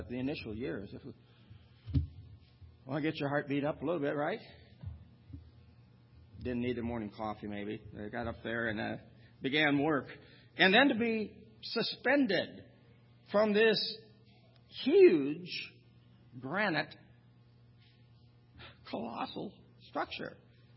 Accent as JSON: {"language": "English", "region": "South Dakota", "country": "United States", "said": "I can say that because I'm from South Dakota, but I'm from the east part of the state."}